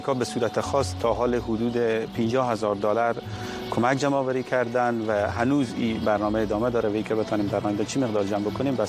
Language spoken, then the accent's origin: Persian; Herat, Afghanistan; ما خود ما از هرات هستیم، فامیل ما، خانواده ما در هرات هستن